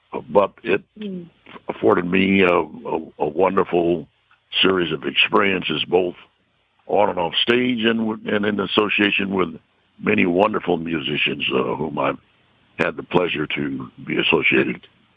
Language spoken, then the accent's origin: English; Ann Arbor, Michigan, United States; I was born and raised in Ann Arbor, as you just said, and I always enjoyed singing, even as a youngster